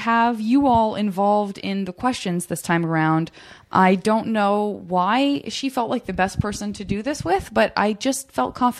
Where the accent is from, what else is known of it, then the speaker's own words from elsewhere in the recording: Arizona, United States; I'm from Arizona and sort of, it's just like everybody's all in one weird city or whatever.